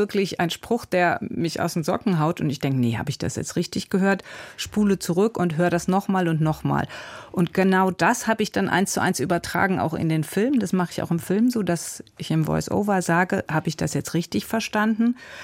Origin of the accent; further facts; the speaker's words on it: Cologne, North Rhine-Westphalia, Germany; ich bin in Köln eigentlich in der Großstadt aufgewachsen, aber in einem Vorort Köln-Bickendorf und dieses Dorf, das steht auch. Ich bin eigentlich, obwohl ich 62 geboren bin, habe ich immer das Gefühl, ich bin wie in den 50er Jahren aufgewachsen.